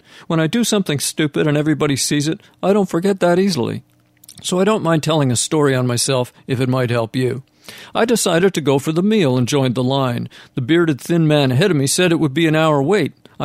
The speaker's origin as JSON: {"language": "English", "town": "Vancouver", "region": "British Columbia", "country": "Canada", "tie": "born or raised there", "said": "2 weeks ago, I visited one of the best centers serving the poor in my hometown of Vancouver, Canada."}